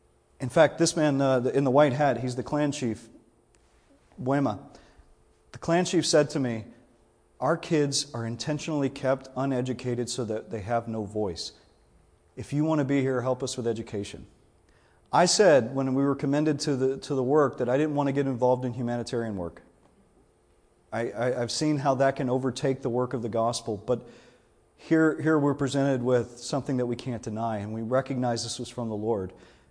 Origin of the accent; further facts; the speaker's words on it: Louisiana, United States; I'm a Cajun. I'm from South Louisiana.